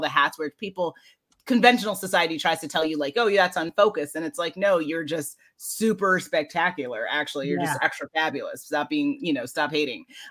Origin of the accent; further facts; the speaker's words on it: Manhattan, New York, United States; Growing up in Manhattan, in not the most diverse part of the city, I always craved to see someone like me